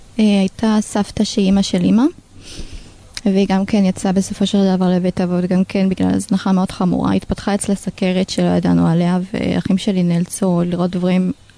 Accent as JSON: {"language": "Hebrew", "town": "Dimona", "region": "Southern District", "country": "Israel", "said": "כן, אני באמת במקור מדימונה. אחות גדולה משבעה אחים."}